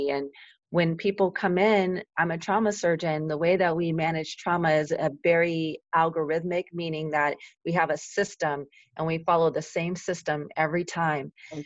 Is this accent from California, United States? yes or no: yes; Los Angeles, California, United States; So I'm a California girl. I'm born and raised in Los Angeles